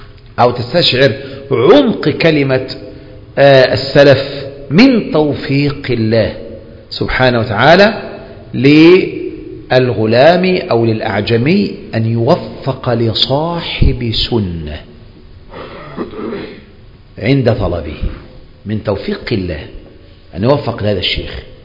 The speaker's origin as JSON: {"language": "Arabic", "country": "Egypt", "said": "إنما عندنا في مصر هذا لباس شهرة"}